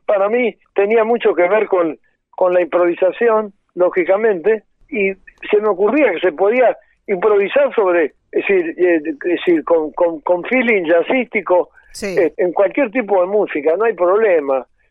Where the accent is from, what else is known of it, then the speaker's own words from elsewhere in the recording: Concordia, Entre Ríos, Argentina; Yo lo escuchaba en mi pueblo, en Concordia